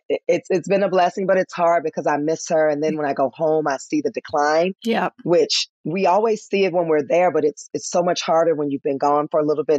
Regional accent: Memphis, Tennessee, United States; now in Atlanta, United States; my hometown of Memphis, Tennessee, barely anything. Atlanta, Georgia, when I brought mom here, not one dime of trying to help our elderly. And I'm like, wait, I'm from the South.

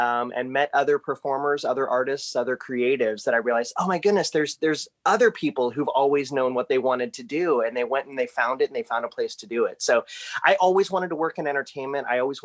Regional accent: Green, Ohio, United States; I grew up in Greene, Ohio, went to Greene High School, where our colors were orange and black.

